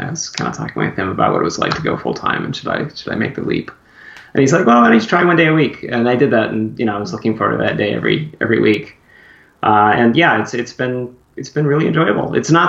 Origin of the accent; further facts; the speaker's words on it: Minnesota, United States; now in California, United States; After I came to California, I grew up in Minnesota, and so I know what cold is.